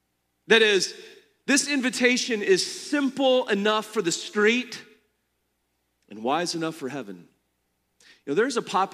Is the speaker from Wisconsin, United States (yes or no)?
yes; Milwaukee, Wisconsin, United States; I am 14 years old. I grew up in Milwaukee, Wisconsin, and Southridge Mall is right there.